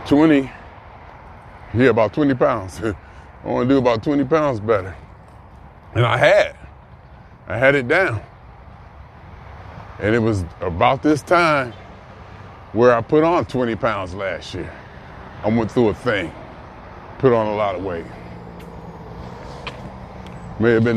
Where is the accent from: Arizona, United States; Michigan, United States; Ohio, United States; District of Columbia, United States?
Ohio, United States; for a 62-year-old black man born and raised in Northeast Ohio that I'm doing pretty good.